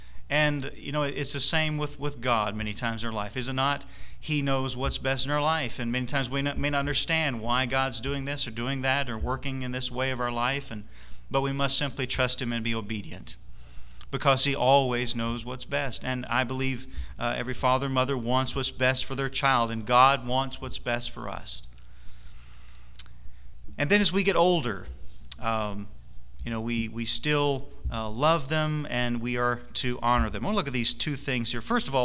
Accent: Greenville, South Carolina, United States; that's where I grew up there in Greenville, South Carolina. My dad went to Bible college there.

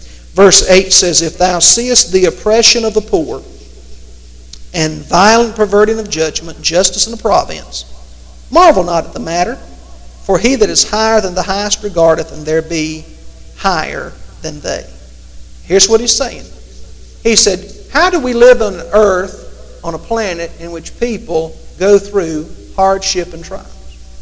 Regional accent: Martinsville, United States; I sometimes am ashamed to say that Martinsville is my hometown.

